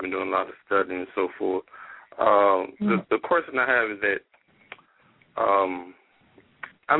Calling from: Mississippi, United States; I'm calling from Mississippi.

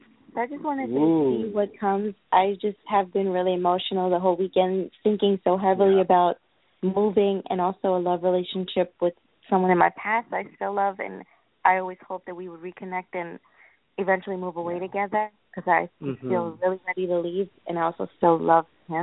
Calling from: New York, United States; Hi, this is … New York.

